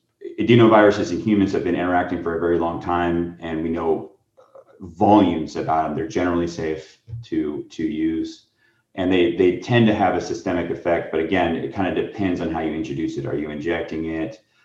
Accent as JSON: {"language": "English", "region": "Florida", "country": "United States", "said": "You know, I'm from Florida, so."}